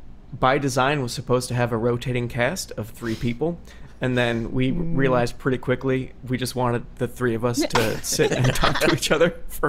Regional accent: New Jersey, United States; Jesus Christ, guys, I'm from New Jersey.

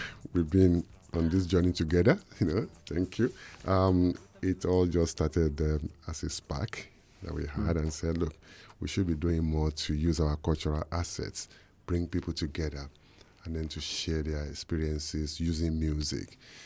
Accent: Nigeria; moved away; I'm originally from Nigeria, although I say to people, I've not lived in Nigeria for almost 40 years

